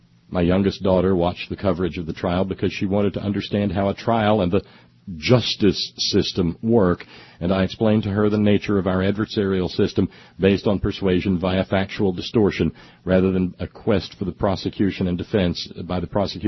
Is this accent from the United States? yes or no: yes; Massachusetts, United States; That he comes from my home state, Commonwealth, the once exemplary People's Republic of Massachusetts, makes me proud and reminds me of a time in my childhood and youth when voices such as his were not at all uncommon there.